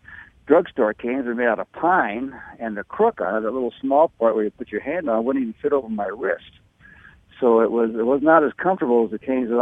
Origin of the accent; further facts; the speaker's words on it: United States; I just wanted to, you know, have an American-made product, since I'm an American.